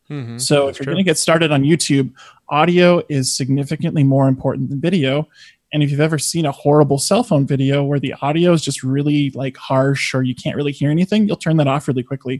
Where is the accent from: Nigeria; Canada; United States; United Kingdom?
Canada; I'm actually Canadian from Canada.